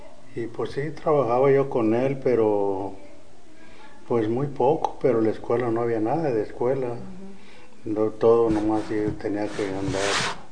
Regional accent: Mascota, Jalisco, Mexico; born there; Bueno, yo nací en 1926 en Mascota, Jalisco.

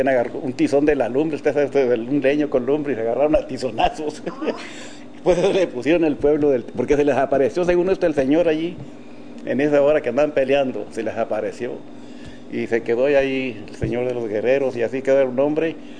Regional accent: Santa Bárbara, Chihuahua, Mexico; Pues allá, este tren llegaba hasta mi tierra, Santa Bárbara, donde yo nací.

